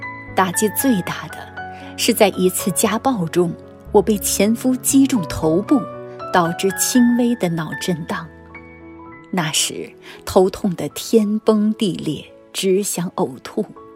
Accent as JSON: {"language": "Chinese", "region": "Shanghai", "country": "China", "said": "我是来自上海的"}